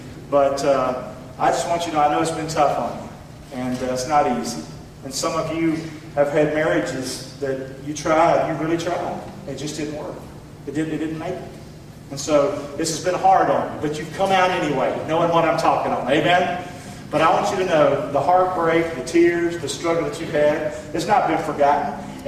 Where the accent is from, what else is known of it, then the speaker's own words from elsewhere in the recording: Rockland, North Carolina, United States; I'm from Rockland, North Carolina.